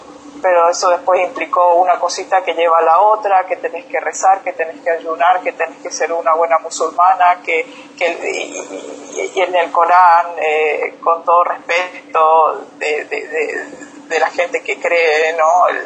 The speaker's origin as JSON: {"language": "Spanish", "town": "Monte Carlo", "region": "Misiones", "country": "Argentina", "moved": "as an adult", "lives_now": "Egypt", "said": "Sí, soy misionera, soy de Monte Carlo."}